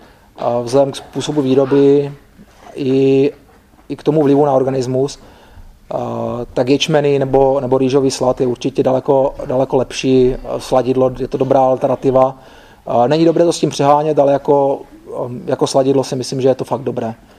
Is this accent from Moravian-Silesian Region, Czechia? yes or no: no; Vsetín, Zlín Region, Czechia; My jsme od Vsetína. My jsme od Vsetína, bydlíme na vesnici na takové polosamotě